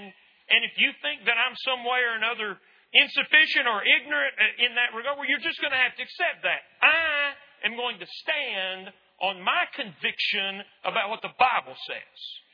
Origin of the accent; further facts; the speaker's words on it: Lubbock, Texas, United States; growing up in Lubbock, Texas in the 60s and 70s, I've become a soccer fan